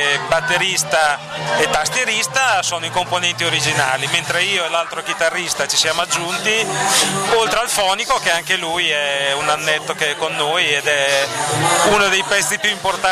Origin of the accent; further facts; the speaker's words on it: Viserba, Emilia-Romagna, Italy; due su sei componenti siamo di Viserba